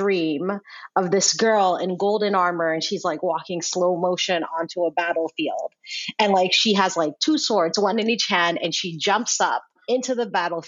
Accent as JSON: {"language": "English", "country": "Sierra Leone", "tie": "born or raised there", "said": "when I was growing up in Sierra Leone, again, it was a war. It was not a fun time."}